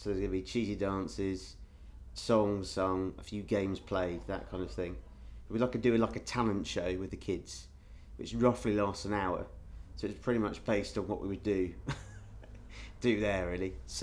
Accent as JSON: {"language": "English", "town": "Southampton", "region": "South East England", "country": "United Kingdom", "said": "I am 31 and I'm from Southampton originally."}